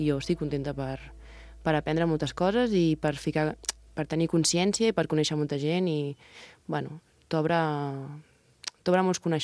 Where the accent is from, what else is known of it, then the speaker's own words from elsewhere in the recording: Catalonia, Spain; jo a la meva comarca, que li tinc una gran estima, a diferència de Vilafranca i el Garraf, l'associacionisme cultural està més mort. Baix Penedès està més aturat.